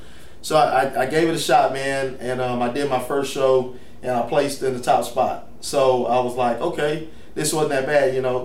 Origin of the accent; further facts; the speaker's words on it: Houston, Texas, United States; All right. So, I grew up here in Houston, Texas. I'm a professional bodybuilder.